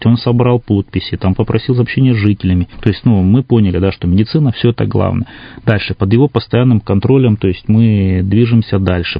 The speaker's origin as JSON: {"language": "Russian", "town": "Irkutsk", "region": "Irkutsk Oblast", "country": "Russia", "tie": "born or raised there", "also_born_or_lived": "Bratsk", "said": "Я считаю, что таки Иркутск уже родным городом, да, несмотря на то, что я там родился в Братске, но большую часть, по крайней мере, всю свою сознательную жизнь, да, я ее прожил здесь, там как бы здесь на сегодняшний день, там, да, мои там дети живут и растут."}